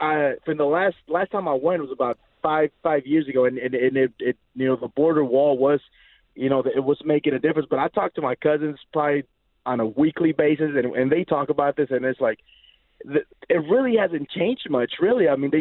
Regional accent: El Paso, Texas, United States; I'm actually from El Paso, Texas, man. I live right there on the border with Juarez.

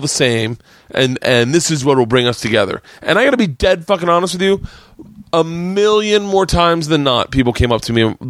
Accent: Tallahassee, Florida, United States; And I was like, I'm from Tallahassee. I'm from a very small town in the South.

